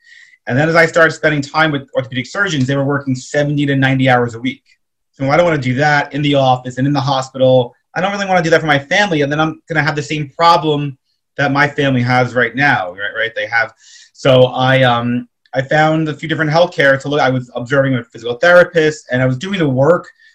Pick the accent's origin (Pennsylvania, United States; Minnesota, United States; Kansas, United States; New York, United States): New York, United States; I grew up on Long Island, about 30 miles west of where we are right now, east rather. And so I grew up on Long Island.